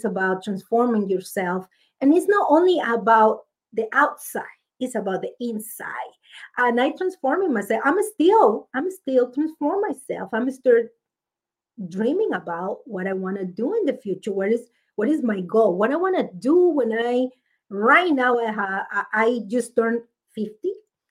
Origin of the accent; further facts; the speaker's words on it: Mexico; English is a second language; moved away as an adult; now in United States; I grew up in Mexico for 27 years. And then I'm 27 years old, you know, I migrate to the United States. And now it's all this time here.